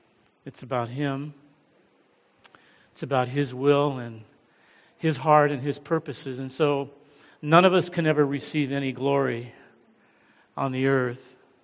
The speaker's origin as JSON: {"language": "English", "country": "United States", "accent": "American", "said": "I hope you can understand my accent. If I'm speaking too quickly, raise your hand and I'll slow down. I know you're not used to this American accent."}